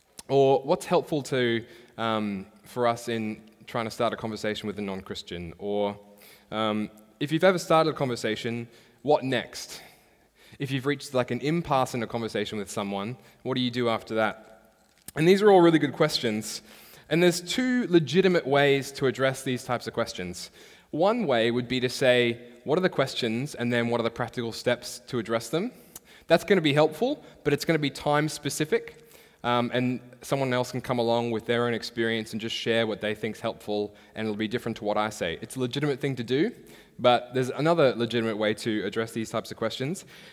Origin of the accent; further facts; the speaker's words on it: Australia; moved away; I actually hail not from these waters. I'm from Australia.